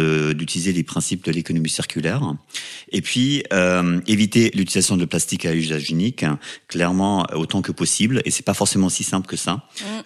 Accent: Germany; French is a second language; now in Paris, France; Je suis allemand, je vis à Paris depuis très longtemps, ça va faire bientôt 30 ans

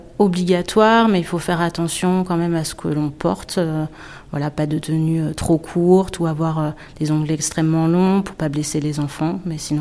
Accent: Angoulême, Nouvelle-Aquitaine, France; j'ai 42 ans et je viens d'Angoulême.

